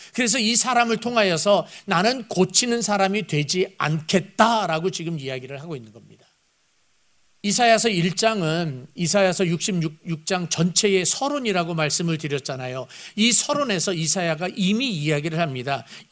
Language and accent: Korean; South Korea; 우리 한국 사람들은 제가 한국 사람이니까 한국 사람이라고 그러는 거예요.